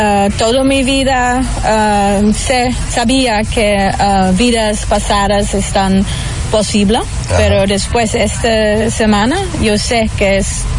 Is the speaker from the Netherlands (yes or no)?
yes; Netherlands; Spanish is a second language; now in Miami, United States; soy de Holanda, pero ahora vivo en Miami